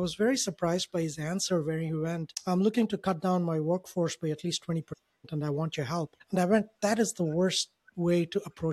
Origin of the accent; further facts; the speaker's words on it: India; moved away as an adult; Originally, I moved from India in the year 2000. College here.